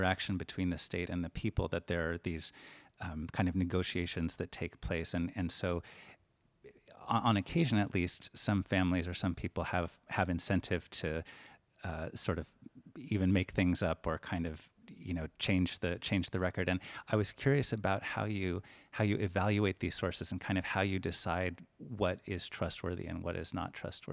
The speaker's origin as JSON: {"language": "English", "country": "United States", "said": "as an American, it's amazing to me to think"}